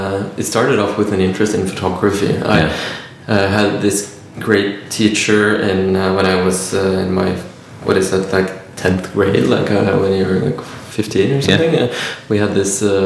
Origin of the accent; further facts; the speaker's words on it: Holmestrand, Vestfold, Norway; Holmestrand. Went to school in Tønsberg, so yeah.